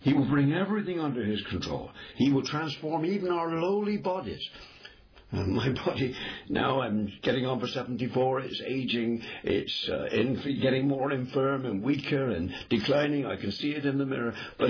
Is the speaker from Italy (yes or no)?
no; England, United Kingdom; Now, I'm an Englishman. I'm not ashamed of it. I am an Englishman.